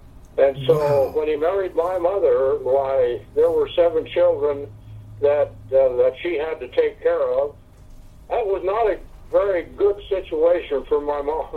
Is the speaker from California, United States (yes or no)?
no; Meridian, Idaho, United States; born there; I was born in Meridian, Idaho, a little farm community back then. Dairy, there were a lot of ranchers at that time.